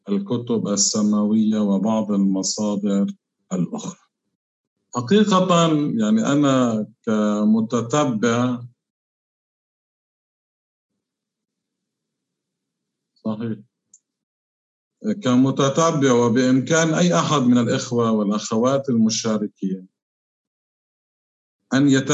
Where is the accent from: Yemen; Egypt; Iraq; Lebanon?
Lebanon; من بلدنا لبنان